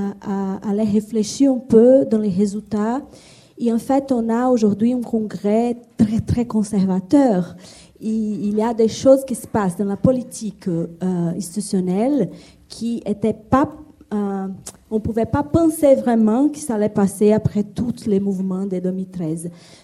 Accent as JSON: {"language": "French", "country": "Brazil", "second_language": "French", "said": "parce qu'au Brésil, après 2013, on pensait, je suis brésilienne"}